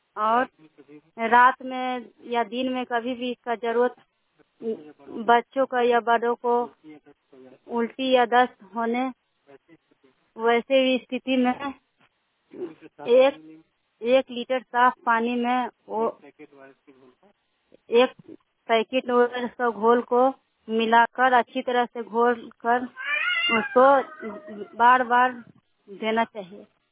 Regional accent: Lohanda, Bihar, India; ग्राम लोहंडा के रहने वाली हूँ, प्रखंड हिलसा हुआ नालंदा जिला के रहने वाली हूँ।

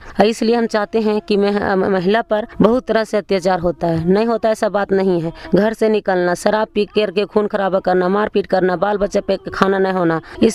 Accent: Ichak, Jharkhand, India; मैं सिलाईचक पंचायत से हूँ और मेरा इचाक पंचायत का हूँ और मेरा गांव इचाके है और चतरा थाना सिमरिया है, जिला चतरा है और मैं वार्ड नंबर 4 हूँ।

